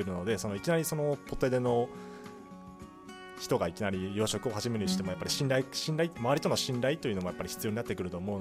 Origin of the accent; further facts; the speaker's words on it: Niigata, Japan; 僕はもともと出身が新潟なんですけども